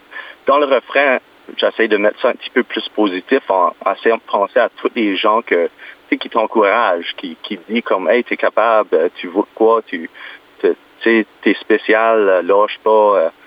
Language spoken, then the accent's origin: French; Tracadie, New Brunswick, Canada; accent: Acadian; d'enlever le petit côté acadien qu'on a. Là, moi je viens de Tracadie